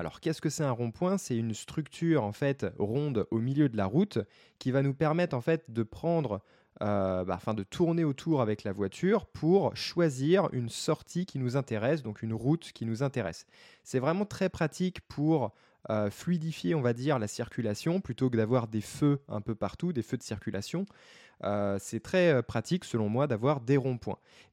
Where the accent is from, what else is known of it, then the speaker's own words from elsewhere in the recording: France; c'est très subjectif parce que je suis français.